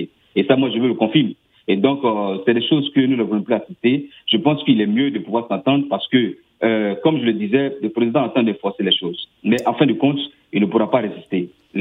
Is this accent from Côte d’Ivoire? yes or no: yes; Côte d’Ivoire; moi je suis Ivoirien, résident en Côte d'Ivoire, et j'ai vécu ce qu'on appelle la crise de 2010, nous étions tous à Abidjan